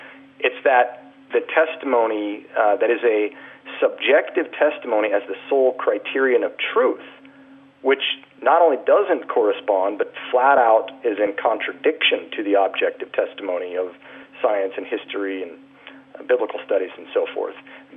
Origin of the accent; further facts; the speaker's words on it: Utah, United States; I think it was more difficult when I was growing up than it might be today.